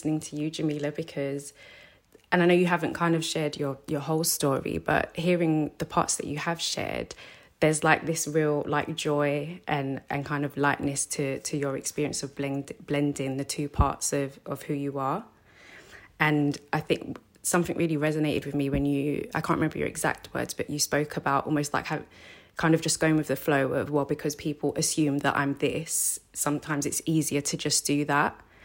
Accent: London, United Kingdom; I grew up in South London.

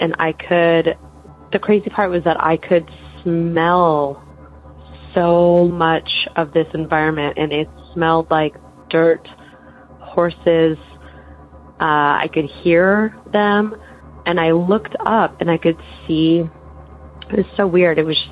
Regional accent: Los Angeles, California, United States; I'm from Los Angeles, California.

